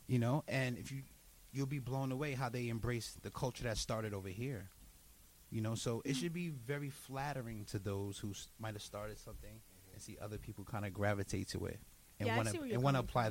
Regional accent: Harlem, New York, United States; We grew up in Harlem at the time where it's like a lot of abandoned buildings. Those abandoned buildings were our playgrounds.

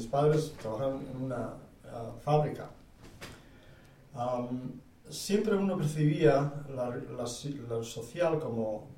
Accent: Eibar, Basque Country, Spain; Yo soy de Eibar, Guipúzcoa, en la provincia de Guipúzcoa, de San Sebastián.

